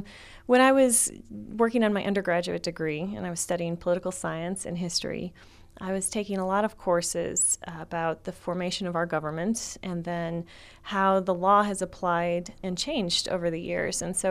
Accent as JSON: {"language": "English", "region": "Illinois", "country": "United States", "tie": "born there", "said": "So I was born in Illinois in the suburbs of Chicago, and my parents moved down here 20 years ago this year, right when I was getting ready to start college, and I came with him."}